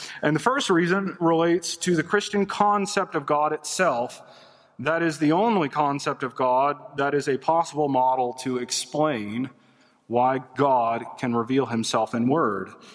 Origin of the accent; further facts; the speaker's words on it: Alabama, United States; I'm from Alabama, and sometimes those words that stack up that end in L's give me trouble.